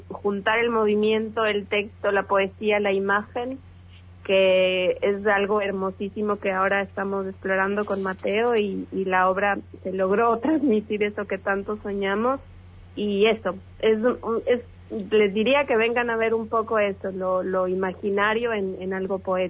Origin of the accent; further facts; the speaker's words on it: Ecuador; soy de Ecuador.